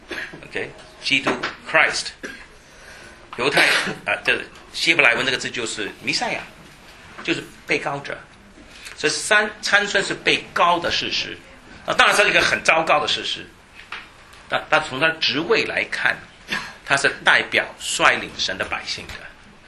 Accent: Shanghai, China; 我们上海人说十八番的 subuffet 啊，就是翻来翻去的

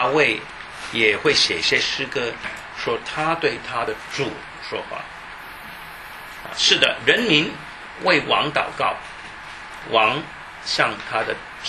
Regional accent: China; 我们是中国人

